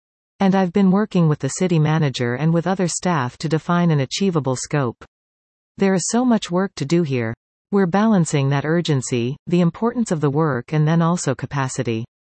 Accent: Seattle, Washington, United States; I grew up mostly in Seattle, Washington, and I had an interest in health and healthcare from a pretty young age.

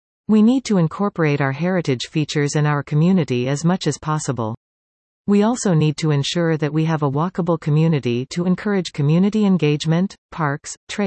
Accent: Hillsburgh, Ontario, Canada; I grew up in Hillsburg, going through grade and then high school in Erin. I have lived here 45 of my 60-plus years.

